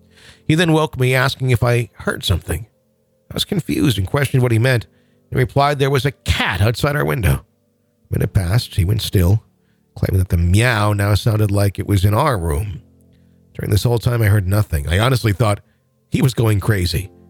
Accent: Mesa, Arizona, United States; I grew up in Mesa, Arizona.

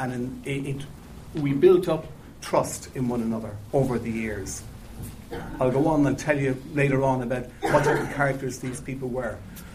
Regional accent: Ireland; Well, the first thing to be said was, I'm from the South, and I was working for RTE.

